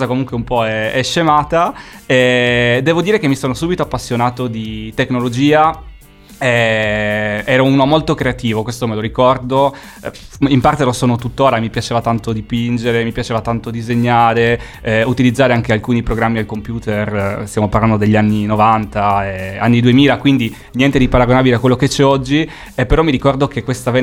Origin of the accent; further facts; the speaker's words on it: Sardinia, Italy; now in Milan, Italy; vivo a Milano da un po' di anni, ma sono nato in Sardegna, sono cresciuto in Sardegna.